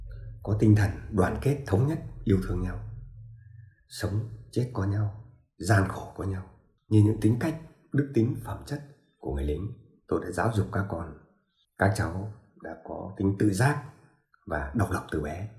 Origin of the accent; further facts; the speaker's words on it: Cẩm Khê, Phú Thọ, Vietnam; Tôi sinh ra thuộc miền Trung Du Bắc Bộ, quê tôi vùng Việt, Cẩm Khê, tỉnh Phú Thọ.